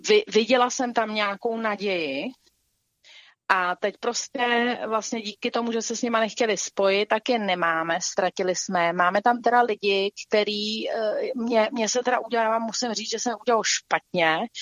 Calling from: Prague, Czechia; jsem posluchačka z Prahy

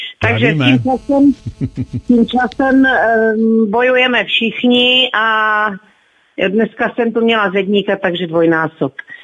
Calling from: Otrokovice, Zlín Region, Czechia; Z Otrokovic

